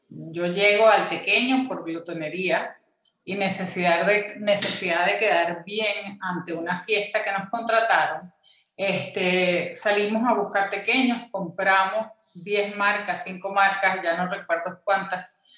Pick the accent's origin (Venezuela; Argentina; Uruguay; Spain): Venezuela; Caracas, Capital District; also born or lived in Macagua; Yo soy caraqueña, sí. Nací en la clínica Racetti y viví en la zona de Provaleste toda mi infancia.